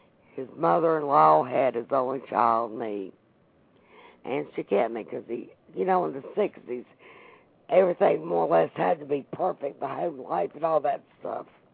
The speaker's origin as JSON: {"language": "English", "region": "North Carolina", "country": "United States", "said": "I am from North Carolina."}